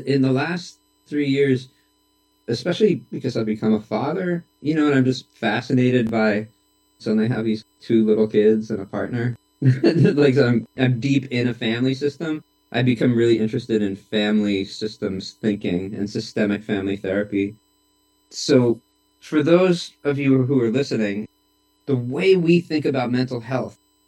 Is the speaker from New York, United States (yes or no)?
yes; New York City, New York, United States; I'm going to be 50 years old in a couple months. And I grew up in New York City and was part of the punk scene there starting when I was 14.